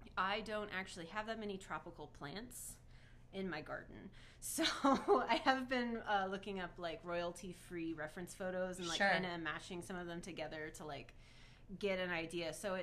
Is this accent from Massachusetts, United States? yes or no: no; Huntsville, Alabama, United States; I grew up in Huntsville.